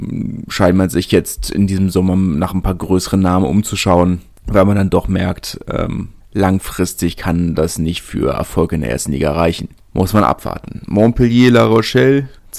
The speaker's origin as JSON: {"language": "German", "region": "Berlin", "country": "Germany", "said": "ich bin Berliner."}